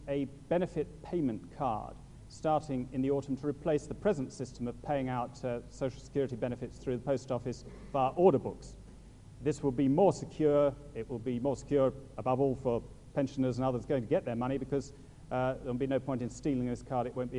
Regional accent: England, United Kingdom; As an English person, I just thought that we don't have to prove that.

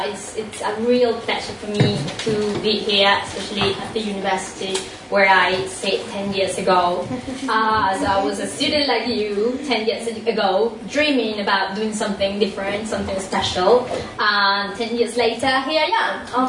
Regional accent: Colombia; I'm originally from Colombia

